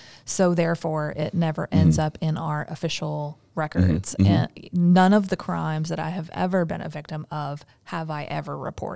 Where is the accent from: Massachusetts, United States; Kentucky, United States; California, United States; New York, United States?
Kentucky, United States; Smaller than the population of Kentucky, my home state as well.